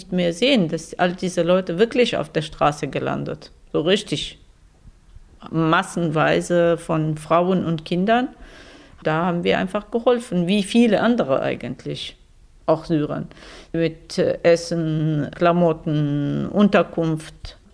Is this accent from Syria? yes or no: yes; Syria; German is a second language; moved away as an adult; now in Germany; Wir sind aus Syrien gekommen und haben unsere Firma mitgebracht.